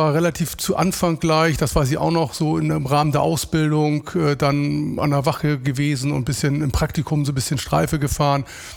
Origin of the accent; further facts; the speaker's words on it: Lüneburg, Lower Saxony, Germany; ich komme aus dem Speckgürtel Hamburgs, aus Lüneburg